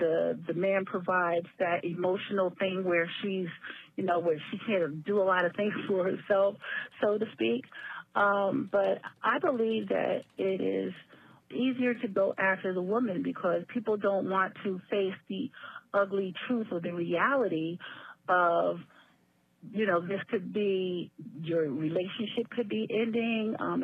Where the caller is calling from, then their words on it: Mableton, Georgia, United States; I'm calling from Mableton, Georgia.